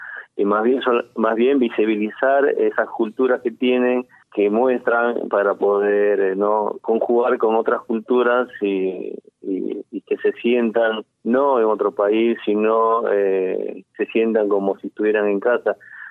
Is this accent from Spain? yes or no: no; Ayacucho, Peru; now in Buenos Aires, Argentina; Yo, peruano, nacido en una comunidad andina. No sé, para tener una idea y tenga una referencia, les digo que vengo de un pueblo cerca de la Pampa de la Quinua